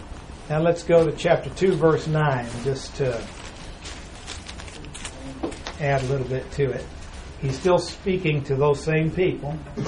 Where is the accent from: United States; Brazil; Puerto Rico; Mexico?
Mexico; I grew up in Mexico, I was able to teach God's word in Spanish.